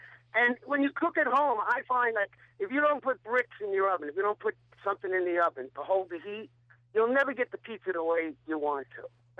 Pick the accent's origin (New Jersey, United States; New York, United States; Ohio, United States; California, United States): New York, United States; Brooklyn; Yeah, I grew up in Brooklyn, too, Yeah, it was always that way.